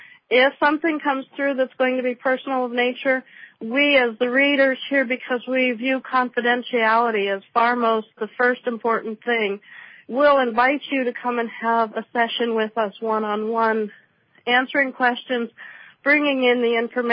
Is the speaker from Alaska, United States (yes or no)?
yes; Wasilla, Alaska, United States; because I'm from Wasilla, which is north.